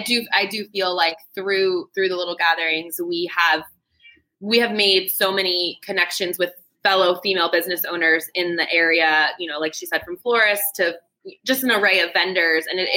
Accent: Maryland, United States; we don't live here. Like, we're from Maryland.

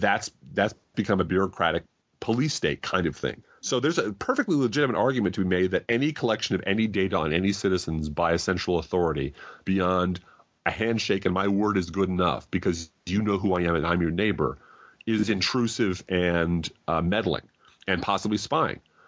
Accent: United States; That's a line I just personally, as an American, cannot cross.

